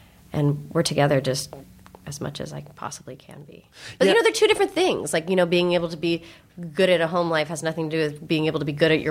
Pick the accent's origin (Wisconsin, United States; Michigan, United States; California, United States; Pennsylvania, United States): California, United States; Northern California.